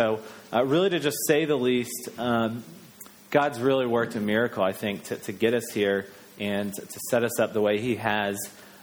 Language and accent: English; Atlanta, Georgia, United States; accent: American; moved away as an adult; now in New Zealand; We are from America, and most people can figure that out pretty quick because of our accent, but hopefully this morning I won't say anything offensive or just completely wrong with an American accent. But we lived in Atlanta, Georgia for about we lived there our whole lives